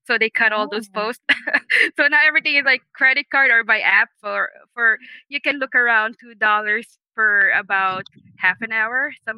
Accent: Manhattan, New York, United States; I'm from Manhattan.

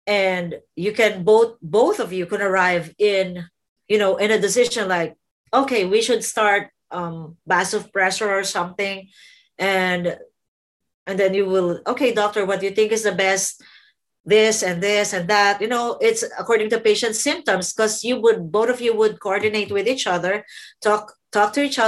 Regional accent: Qatar; Because I came from Qatar and I was scared to talk to the doctor.

